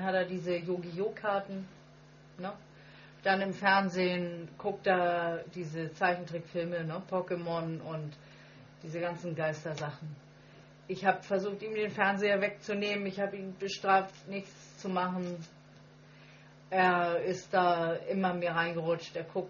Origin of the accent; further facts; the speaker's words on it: Hamburg, Germany; Und ich jetzt als Hamburgerin sitze ich als einzig Deutsche in einer afrikanischen Gemeinde.